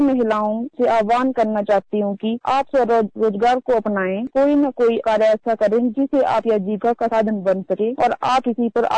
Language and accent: Hindi; Hamirpur, Himachal Pradesh, India; From valley जजरी district Hamirpur Himachal Pradesh की रहने वाली हूँ।